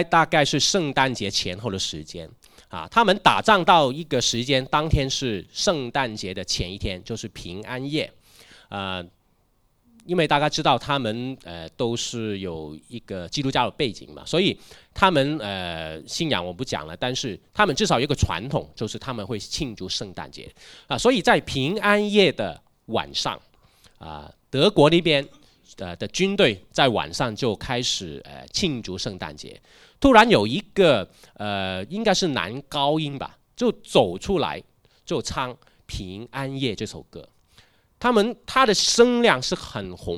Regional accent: Hong Kong; 至少我在香港出生到现在，我都从来没经历过那么大的那种惧怕、不和平的那种感觉

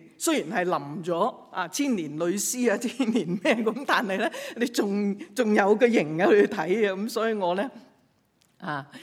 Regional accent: Hong Kong; 这件事我们香港人只是当新闻

